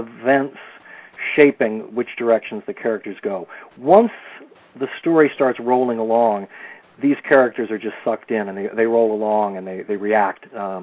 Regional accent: Ireland; I'm Irish.

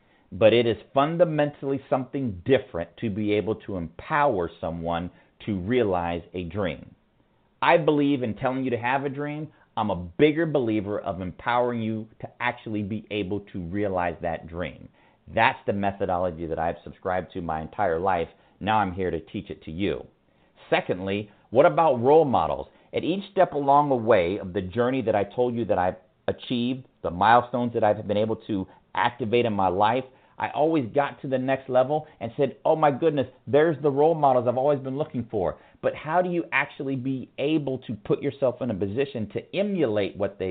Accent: Ventura, California, United States; I grew up in Ventura, California as an only child.

